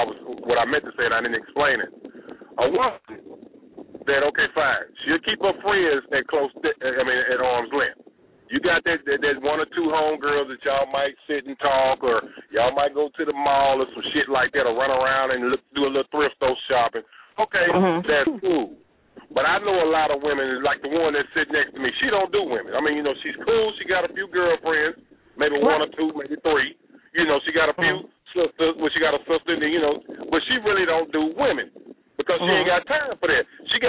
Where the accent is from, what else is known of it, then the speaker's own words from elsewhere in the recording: Louisiana, United States; You know, hey, wait a minute. I'm from Louisiana. I don't saw that.